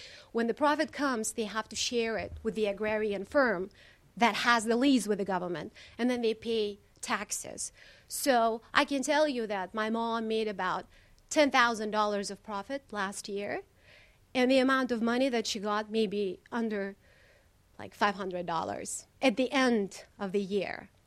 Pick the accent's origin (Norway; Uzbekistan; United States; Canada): Uzbekistan; Tashkent Region; I grew up in one of those collective farms. I come from Bostanluk district of Tashkent region, which borders with Kazakhstan.